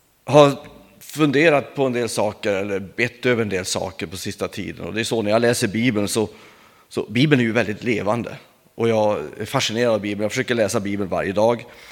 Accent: Örnsköldsvik, Västernorrland County, Sweden; accent: Norrland; also born or lived in Burträsk; Ja, ni får väl ursäkta min dialekt. Jag är ju norrlänning. Jag uppväxte i Örnsköldsvik och med en pappa som var från Nätrahållet. Och sen flyttade jag till Burträsk då 86 eller något sånt

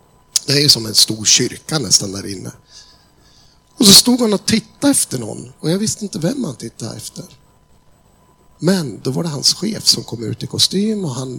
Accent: Sweden; Vi berättar att vi kommer ifrån Sverige.

